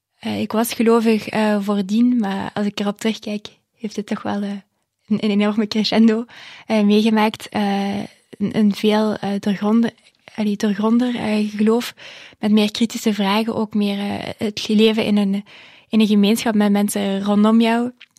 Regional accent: Zoutleeuw, Flemish Brabant, Belgium; ik ben 26 jaar. Geboren en getogen in Zuid-Leeuw.

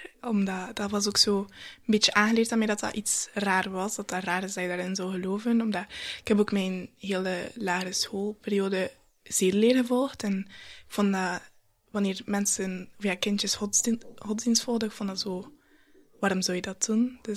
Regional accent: Oudenburg, Flanders, Belgium; Ik ben 17 jaar en ik ben van Oudenburg

